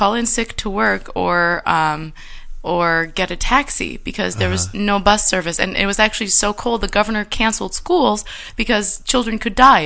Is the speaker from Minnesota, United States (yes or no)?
yes; St. Cloud, Minnesota, United States; I am from Minnesota. I was born on the banks of the Mississippi River